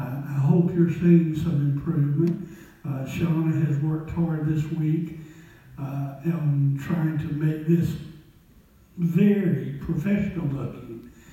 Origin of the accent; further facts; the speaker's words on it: Mississippi, United States; Well, I grew up north. I grew up in North Mississippi.